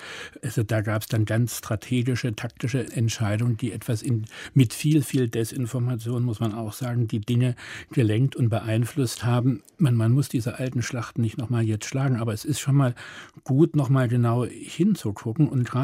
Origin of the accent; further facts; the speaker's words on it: East Germany, Germany; Aber ich bin auch davon betroffen, dass man eigentlich als Ostdeutscher immer der Ostdeutsche ist